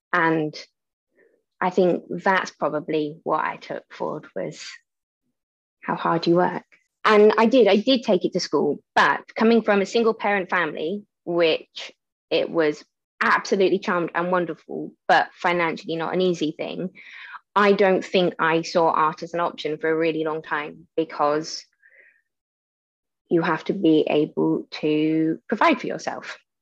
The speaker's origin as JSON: {"language": "English", "town": "Cranmore", "region": "South West England", "country": "United Kingdom", "tie": "born or raised there", "said": "I was born at home in Cranmore, so I count myself as Somerset born and bred"}